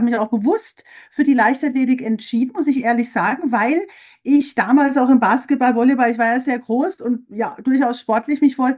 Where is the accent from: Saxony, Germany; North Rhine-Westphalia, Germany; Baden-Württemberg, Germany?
Baden-Württemberg, Germany; Karlsruhe; ich bin in Baden-Württemberg groß geworden